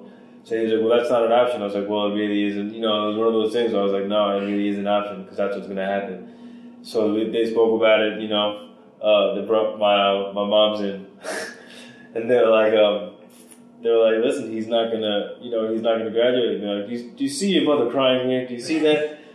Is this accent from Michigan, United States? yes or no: no; Brooklyn, New York, United States; moved away as an adult; also born or lived in California; I'm from Brooklyn, New York. I came up just a little mixed breed Puerto Rican kid from Sheepshead Bay, which is South Brooklyn, southern end, right by Coney Island.